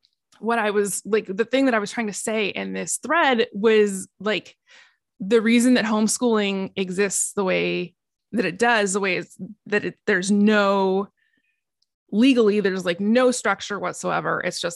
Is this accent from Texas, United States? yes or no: no; Oregon, United States; I grew up in Oregon